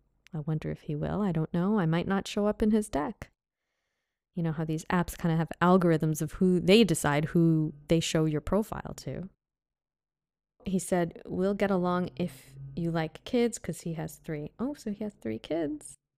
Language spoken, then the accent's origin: English; United States; I'd rather not date an American. I'm from America and I love Aussies.